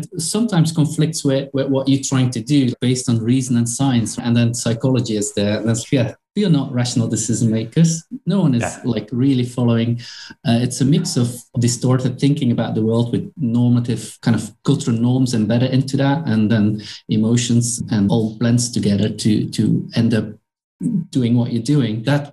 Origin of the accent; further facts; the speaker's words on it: Belgium; I'm originally from Belgium, right? And Belgium is a pretty Christian country.